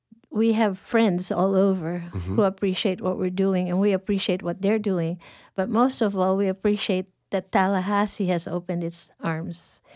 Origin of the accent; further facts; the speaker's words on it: Philippines; now in United States; I'm from the Philippines, and it costs a lot of money to go home.